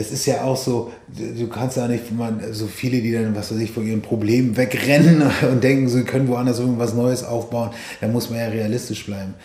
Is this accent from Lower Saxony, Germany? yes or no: no; Hamburg, Germany; also born or lived in Hesse; ich bin Hamburg in und bei Hamburg aufgewachsen, aber ursprünglich da halt, aus Hessen.